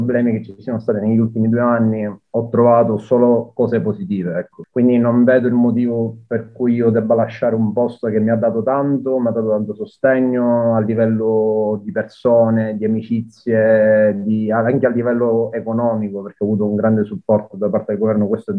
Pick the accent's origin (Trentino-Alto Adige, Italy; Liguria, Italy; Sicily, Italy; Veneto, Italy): Sicily, Italy; now in United Kingdom; io sono italiano, ma prima di tutto sono siciliano